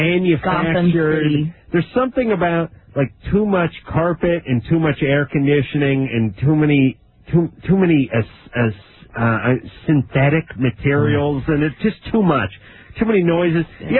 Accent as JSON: {"language": "English", "town": "Las Vegas", "region": "Nevada", "country": "United States", "tie": "born or raised there", "said": "growing up in Vegas, in that dump known as Nevada"}